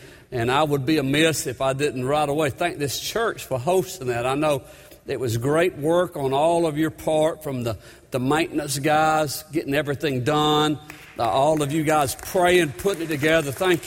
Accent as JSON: {"language": "English", "town": "Auburn", "country": "United States", "said": "I'm from Auburn"}